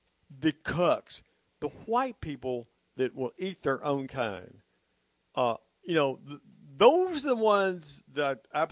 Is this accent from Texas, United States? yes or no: yes; Texas, United States; I come up from Texas.